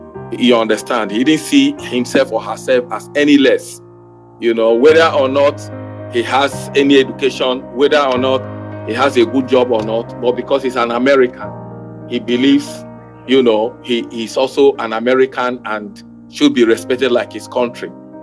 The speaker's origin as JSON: {"language": "English", "country": "Nigeria", "said": "What am I supposed to do being a Nigerian as a citizen?"}